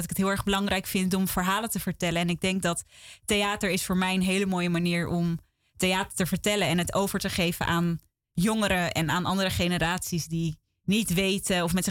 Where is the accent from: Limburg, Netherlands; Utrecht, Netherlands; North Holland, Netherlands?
North Holland, Netherlands; Amstelveen; En ik ben geboren en getogen in Amstelveen. En daar heb ik eigenlijk mijn hele leven gewoond en woon ik nu nog steeds.